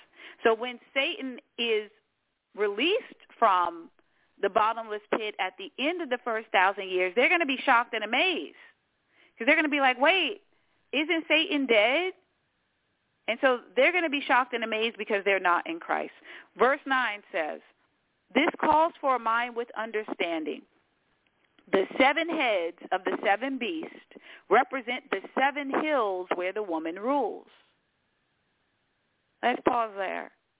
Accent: Washington, District of Columbia, United States; born there; For example, I was born in Washington, D.C.

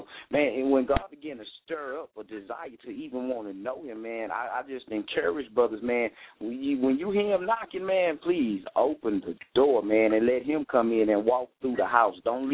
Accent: Houston, Texas, United States; And so, man, just growing up in North Houston, man, we seen a lot, but, hey, that's pretty much every block in America

